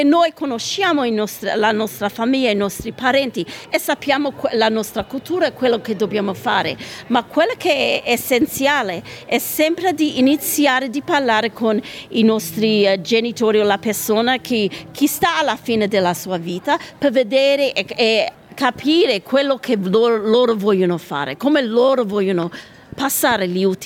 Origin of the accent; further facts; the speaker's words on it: Naples, Campania, Italy; now in Australia; Sì, sì, siamo napoletani